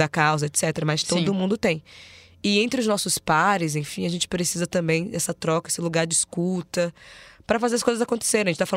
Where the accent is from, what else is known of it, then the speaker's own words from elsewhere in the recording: Salvador, Bahia, Brazil; Eu sou de Salvador, então em São Paulo eu sou nordestina, né?